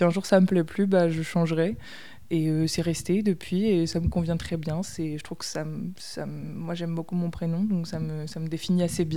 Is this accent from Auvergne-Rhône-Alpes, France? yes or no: no; Poitiers, Nouvelle-Aquitaine, France; moi je viens de Poitiers